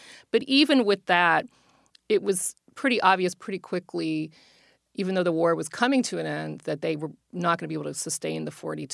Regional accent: Pittsburgh, Pennsylvania, United States; You know, I grew up in Pittsburgh. I hadn't seen a beach when I was a little kid.

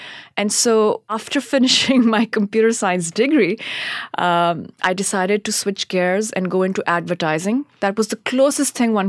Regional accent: Pakistan; Well, you know, in growing up in Pakistan, I was educated there, obviously

